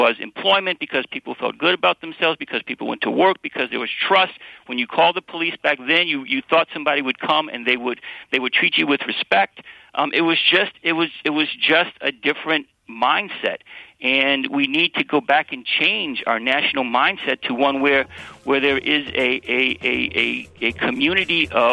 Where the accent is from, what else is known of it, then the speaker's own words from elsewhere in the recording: Westland, Michigan, United States; also born or lived in Detroit; I was born in Detroit. in the 60s, in the early 60s, and my grandparents lived in Inkster and the companion community to Westland.